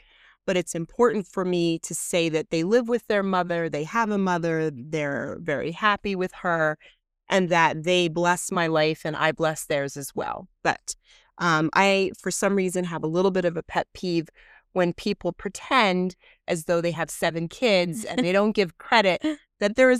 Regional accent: New Jersey, United States; I'm 55. I'm from New Jersey, and I am ready to answer some questions.

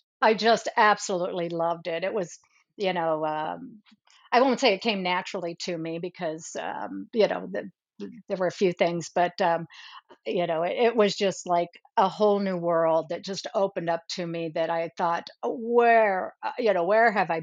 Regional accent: Illinois, United States; Well, I grew up in Central Illinois. You don't snorkel in the Illinois River.

